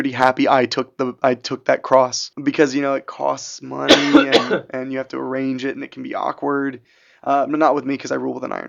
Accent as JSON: {"language": "English", "region": "Ohio", "country": "United States", "tie": "born or raised there", "said": "But when I was back in Ohio, I'd never shot nudity in my hometown"}